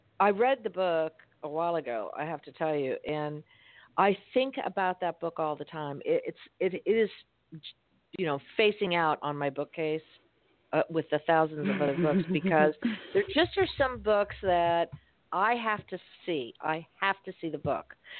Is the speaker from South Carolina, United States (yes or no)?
no; Miami, Florida, United States; I'm born and raised in Miami. I'm not used to this kind of weather.